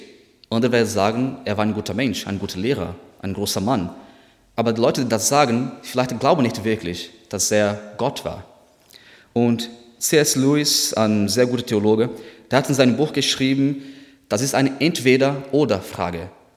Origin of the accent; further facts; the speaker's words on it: Natal, Rio Grande do Norte, Brazil; German is a second language; now in Germany; Mein Heimatstadt heißt auch Natal, das heißt Weihnachten